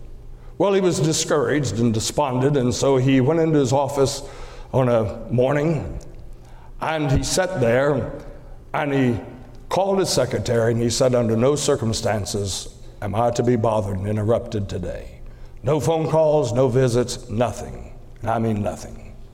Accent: Georgia, United States; And I'm from Georgia. And where I come from, we were in a very poor, rough area, redneck area of the state, and just in the lower part of the Appalachian Mountains.

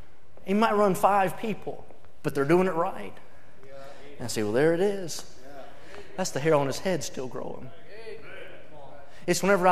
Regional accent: West Virginia, United States; I was from West Virginia. I wanted to drive a big truck with oversized tires, shoot deer, and marry a girl that didn't rub snuff.

